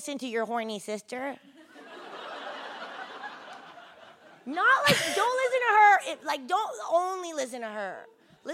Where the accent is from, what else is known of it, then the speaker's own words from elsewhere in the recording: Miami, Florida, United States; also born or lived in Amsterdam; now in London, United Kingdom; I live in London, but I am Mexican, and then I grew up in Miami, Florida, not my fault. And then I moved to Amsterdam to study political theory